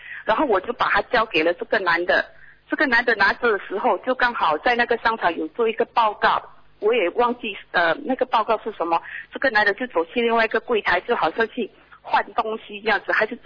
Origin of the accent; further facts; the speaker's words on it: Malaysia; 我是马来西亚的。